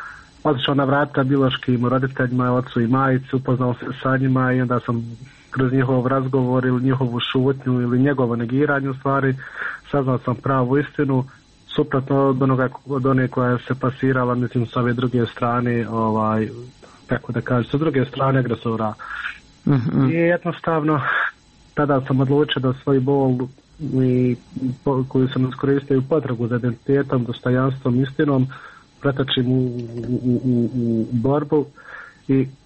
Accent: Bosnia & Herzegovina; jer smo mi godinama bili nevidljivi, nismo postali, ako smo imali lične karte kod nas u Bosni

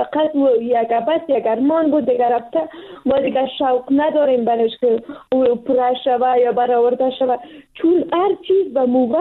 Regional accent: Afghanistan; ما پشتون هستیم و یا افغان هستیم

